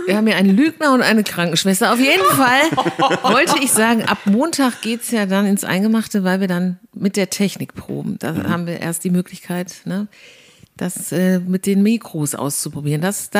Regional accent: Bottrop, North Rhine-Westphalia, Germany; born there; In Bottrop bin ich geboren, auf Kohle geboren

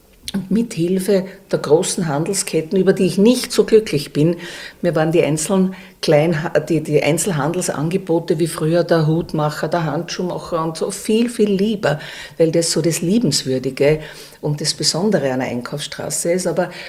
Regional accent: Vienna, Austria; Ja, ich bin eine Urwienerin, weil meine Eltern kommen aus der ehemaligen Tschechoslowakei. Die mussten im Jahr 1948, weil sie Deutsche waren, das Land verlassen

